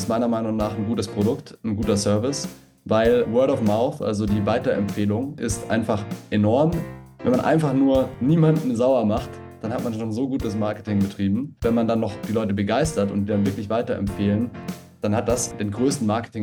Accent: Bavaria, Germany; also born or lived in Vienna, Austria; ist ein 31-jähriger Unternehmer aus München. Ich bin gebürtiger Wiener tatsächlich, bin dann aber in der Nähe von München aufgewachsen.

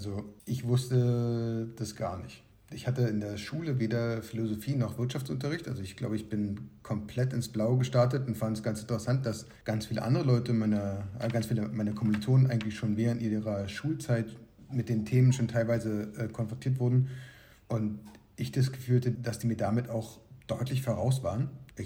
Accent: Berlin, Germany; now in Brussels, Belgium; ich komme aus Berlin und war 2006 bis 2010 in Bayreuth, bin da mit kurzen Unterbrechungen in Barcelona und USA, in Nebraska. Und jetzt lebe ich in Belgien

